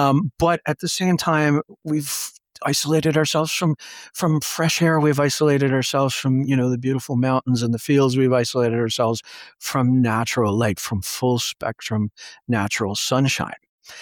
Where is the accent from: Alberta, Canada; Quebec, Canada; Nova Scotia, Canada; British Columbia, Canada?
Nova Scotia, Canada; born there; also born or lived in Ontario; I was born on Cape Breton Island off the east coast of Nova Scotia and spent most of my adult life in southern Ontario near Toronto, Canada. But I've been fortunate enough to come home for some time now. And I live in a beautiful little river valley called the Marguerite area.